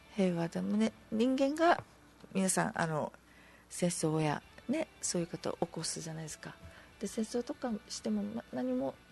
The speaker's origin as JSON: {"language": "Japanese", "town": "Naha", "region": "Okinawa", "country": "Japan", "tie": "born or raised there", "said": "それをまず自分那覇で生まれ育ってるんですけど、はい、高校までは、"}